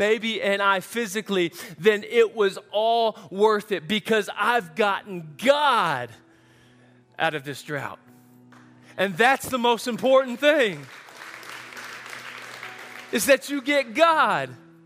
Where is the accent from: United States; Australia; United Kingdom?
United States; Texas; because she's from Texas, we're from Texas.